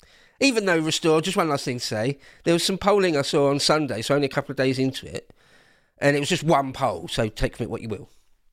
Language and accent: English; England, United Kingdom; No, I'm an Englishman and I'll anglicise words